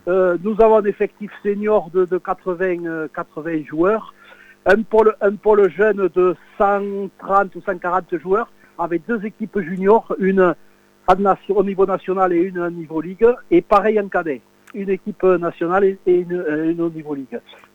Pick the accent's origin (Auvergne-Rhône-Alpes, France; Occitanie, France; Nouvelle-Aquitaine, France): Occitanie, France; nous sommes fiers et nous sommes des Gersois, hein, comme vous l'avez si bien dit. Mais des fois, quand on est à l'ouest du département, on nous dit vous êtes un peu les Toulousains, parce qu'on est à 30 km de Toulouse.